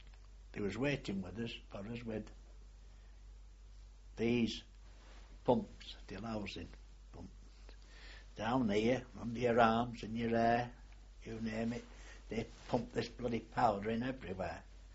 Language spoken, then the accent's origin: English; Manchester, North West England, United Kingdom; they posted me to the RAOC company, which was situated in Manchester, my hometown.